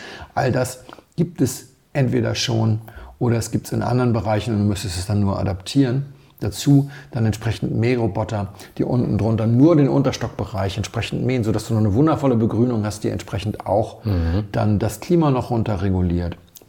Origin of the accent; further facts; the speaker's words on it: Hamburg, Germany; Als Hamburger weiß man das, weil wir haben einen Tidenhub im Hamburger Hafen.